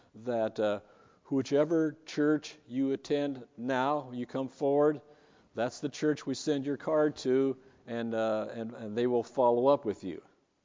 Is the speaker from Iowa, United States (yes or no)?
no; Farmington, New Mexico, United States; I was living in Farmington, New Mexico, my hometown, when the Baptist Association brought Franklin Graham to hold a crusade in San Juan County, New Mexico.